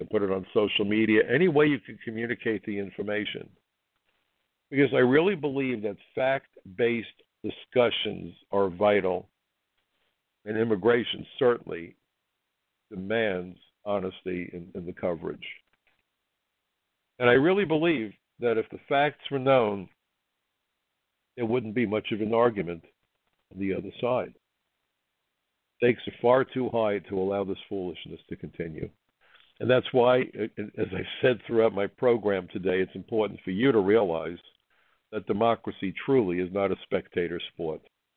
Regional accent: United States; But as an American, I feel worse for my countrymen and their families

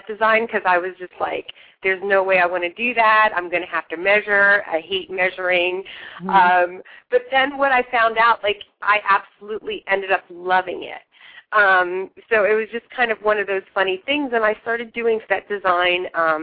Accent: Reading, Pennsylvania, United States; Okay, so I'm from Reading, Pennsylvania. It's near Philadelphia, and I actually majored in theater, and I minored in fine arts.

